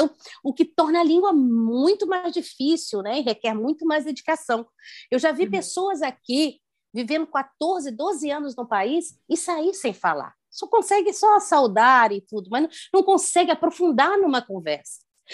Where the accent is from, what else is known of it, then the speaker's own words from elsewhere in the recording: Brazil; also born or lived in Cape Verde; E não desistindo nunca, né? Somos brasileiros, a gente continua. E tem sido uma bênção. É claro, o espanhol é muito mais fácil, né? Porque é bem perto do nosso português.